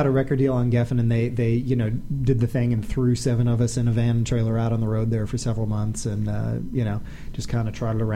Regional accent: Milwaukee, Wisconsin, United States; So grew up Milwaukee. Well, born in Milwaukee, Wisconsin, right? Home of Summerfest

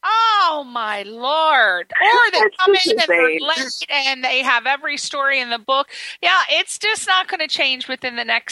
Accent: Ireland; You know, I'm Irish. We don't put up with that.

